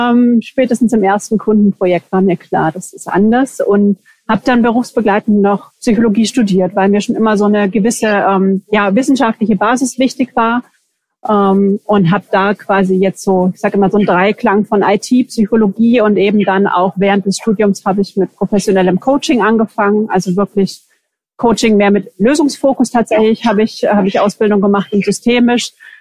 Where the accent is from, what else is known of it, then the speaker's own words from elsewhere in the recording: Germany; now in Switzerland; Wie man hört, bin ich nicht hier aus der Schweiz, sondern bin aus Deutschland. Ich lebe am Rheinfall.